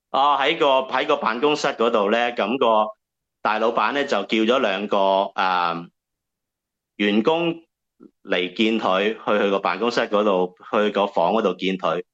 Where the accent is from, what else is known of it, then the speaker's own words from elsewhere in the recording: China; 有我哋中国人都有句说话系咩？